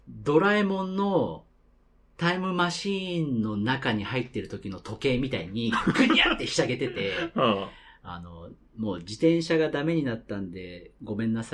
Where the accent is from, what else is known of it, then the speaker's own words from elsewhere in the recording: Tokorozawa, Saitama, Japan; なんかまあ、僕の実家が所沢で